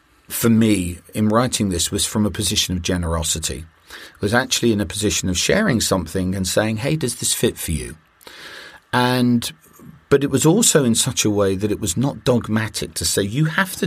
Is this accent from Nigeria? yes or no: no; United Kingdom; I'm a Brit.